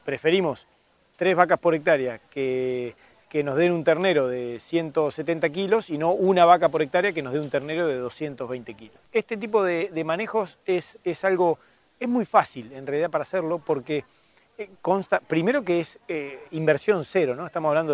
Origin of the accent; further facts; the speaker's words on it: Pellegrini, Buenos Aires Province, Argentina; soy de Pellegrini, provincia de Buenos Aires, límite con La Pampa.